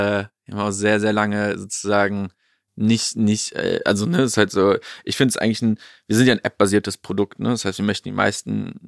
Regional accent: Gummersbach, North Rhine-Westphalia, Germany; ich komme aus Gummersbach

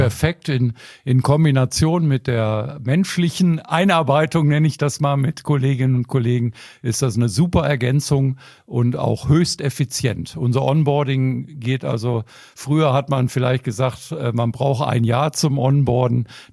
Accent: Mülheim, North Rhine-Westphalia, Germany; Ja, ich bin ein Kind des Ruhrgebiets, also im Pott sozusagen.

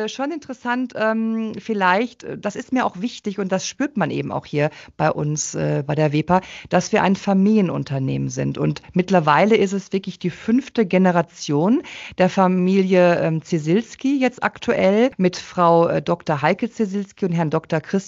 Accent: North Rhine-Westphalia, Germany; moved away as an adult; now in Koblenz, Germany; Ich bin nämlich eigentlich aus dem Ruhrpott. Ja, und bin dann 1997 aus dem Ruhrgebiet weggezogen in den Koblenzer Raum, in dem ich jetzt immer noch heimisch bin und mich auch sehr wohl fühle.

